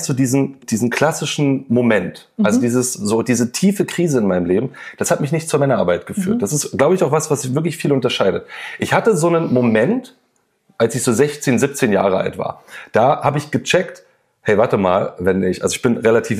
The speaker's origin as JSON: {"language": "German", "region": "Berlin", "country": "Germany", "said": "ich komme aus Berlin"}